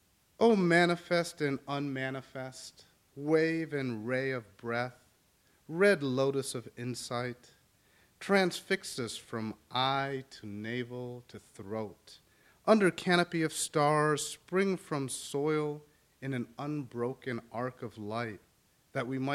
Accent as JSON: {"language": "English", "region": "Virginia", "country": "United States", "tie": "born or raised there", "also_born_or_lived": "South India, India", "said": "I grew up both in Northern Virginia and South India, and as a child attended a lot of Hindu rituals"}